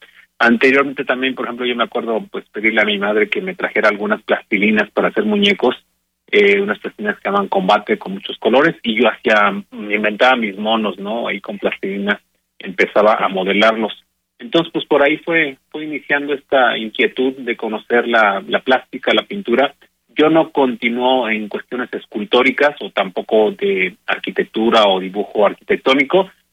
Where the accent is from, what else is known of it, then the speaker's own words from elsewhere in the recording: Querétaro, Mexico; Yo soy de aquí de Querétaro, del barrio de La Cruz, y el Premio Arte Joven lo gané en el 2002, tenía yo 22 años